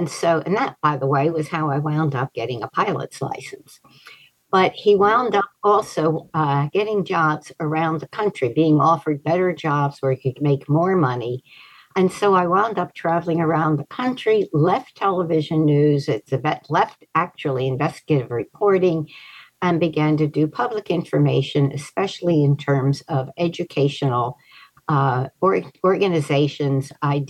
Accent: Philadelphia, Pennsylvania, United States; Well, I started out, I grew up in Philadelphia.

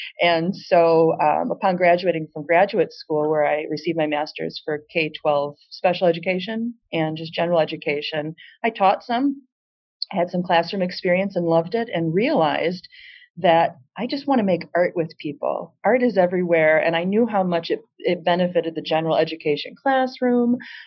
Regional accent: Ann Arbor, Michigan, United States; moved away as an adult; growing up in Ann Arbor and the Ann Arbor public school system, I was very fortunate to just have every type of art experience and just so much culture given my way.

